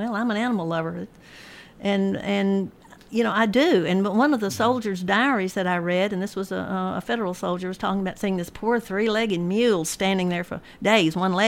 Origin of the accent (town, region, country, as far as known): Murfreesboro, Tennessee, United States; born or raised there